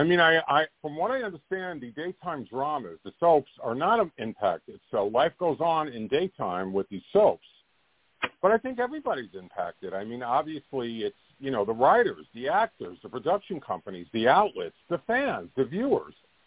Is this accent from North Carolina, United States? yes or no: no; Queens, New York, United States; Fran was my neighbor growing up in Queens.